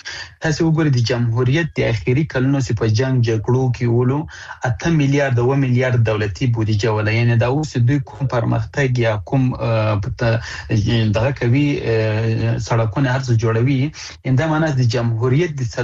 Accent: Afghanistan; زه د افغانستان د یو بچی په صفت باندې د دې وطن د یوزوی په صفت

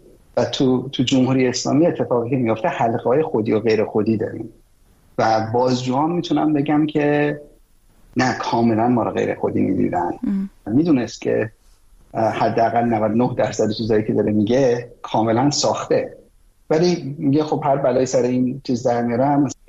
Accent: Tehran, Tehran Province, Iran; من واقعا تو پارک سایی بزرگ شدم. وجب به وجب این پارک من از بچگی خاطره دارم، وقتی که تو اصلا وجود نداشتی من بیمارستان آپادانا به دنیا اومدم.

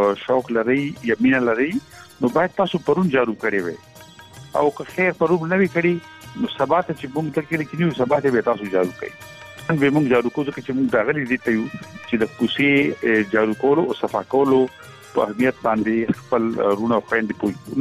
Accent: Khyber Pakhtunkhwa, Pakistan; زمونږ کلی د کوهاټ لاشي سر نږدې خدرسیل نوم یو کلی و

